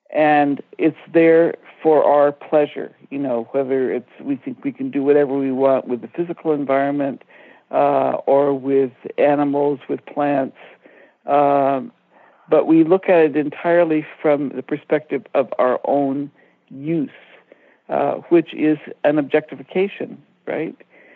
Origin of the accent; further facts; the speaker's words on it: India; I grew up in India, and I went back to India, it must be 8 or 10 years ago now